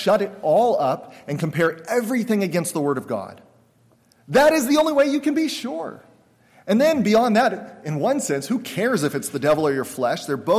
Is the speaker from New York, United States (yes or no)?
no; San Diego, California, United States; I was raised in San Diego. I can tell you with total authority as a many-year San Diegan